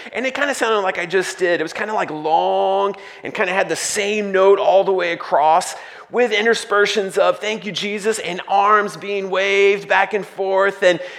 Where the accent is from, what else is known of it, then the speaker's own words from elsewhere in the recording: Georgia, United States; so I grew up in Northwest Georgia. Small town, a little bit bigger than Paulding, but in Northwest Georgia.